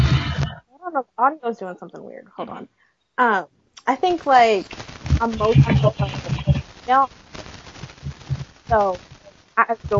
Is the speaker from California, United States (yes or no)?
yes; California, United States; California, originally.